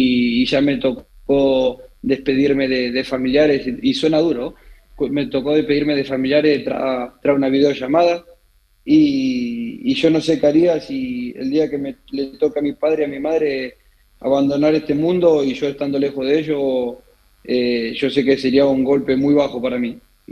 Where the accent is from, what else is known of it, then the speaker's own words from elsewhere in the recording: Argentina; now in Spain; Yo como argentino, obvio que me encantaría y amaría ir a la selección argentina.